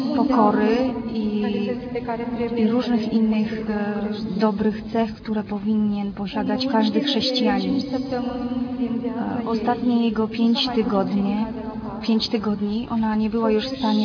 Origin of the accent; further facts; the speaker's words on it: Moldova; z Mołdawii.